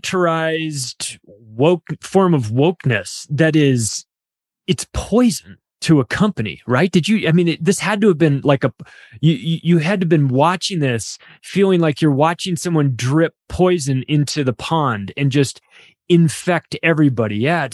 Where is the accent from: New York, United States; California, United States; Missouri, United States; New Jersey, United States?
California, United States; Palm Springs; I'm from California as well. Very liberal state. I'm from Palm Springs, which has the second biggest gay community aside from San Francisco.